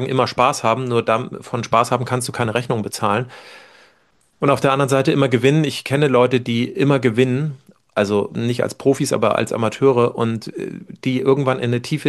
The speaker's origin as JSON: {"language": "German", "region": "Schleswig-Holstein", "country": "Germany", "said": "wo ich herkomme aus dem Norden"}